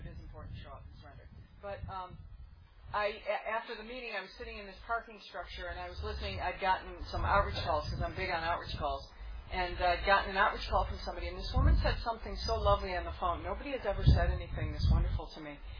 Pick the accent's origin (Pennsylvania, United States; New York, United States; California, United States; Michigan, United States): Michigan, United States; because I'm from Michigan.